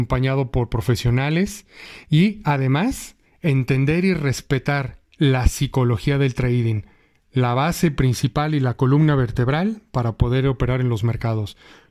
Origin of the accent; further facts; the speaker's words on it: Guadalajara, Jalisco, Mexico; soy de Guadalajara